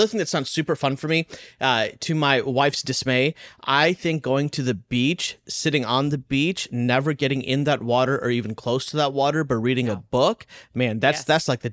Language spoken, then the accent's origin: English; India; now in United States; I'm Indian. I don't know if you knew that, Annie. I'm Indian, like from India. My parents immigrated here.